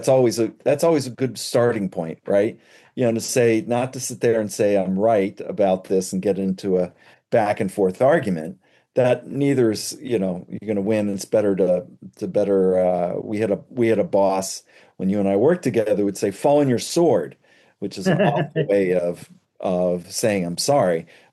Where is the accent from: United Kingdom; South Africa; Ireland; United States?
Ireland; I'm Irish.